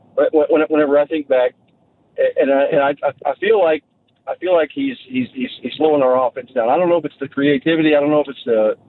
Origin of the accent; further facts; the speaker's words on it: Kansas City, Kansas, United States; Hey, well, I'm from Kansas City, Kansas.